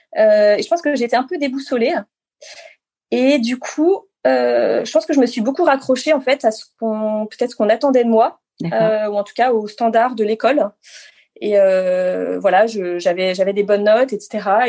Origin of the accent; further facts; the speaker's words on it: Grenoble, Auvergne-Rhône-Alpes, France; also born or lived in Moûtiers; à Moultier, donc en Savoie, dans les Alpes. Et après, j'ai surtout grandi à Grenoble, à côté de Grenoble.